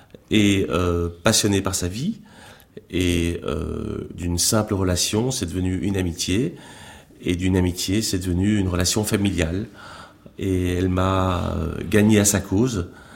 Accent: Brussels, Brussels-Capital Region, Belgium; born there; je suis né à Bruxelles

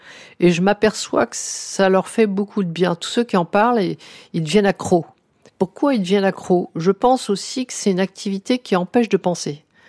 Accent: Fontainebleau, Île-de-France, France; quand j'étais gamine à Fontainebleau

